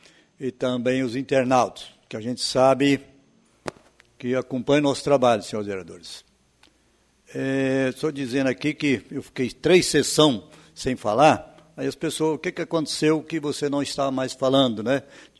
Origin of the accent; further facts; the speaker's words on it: Brazil; Acho que nós todos somos brasileiros.